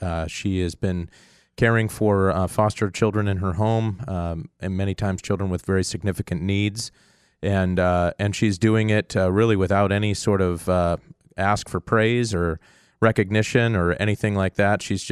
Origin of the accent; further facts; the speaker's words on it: Kenai, Alaska, United States; I grew up here in the Kenai. I moved up here when I was nine with my family.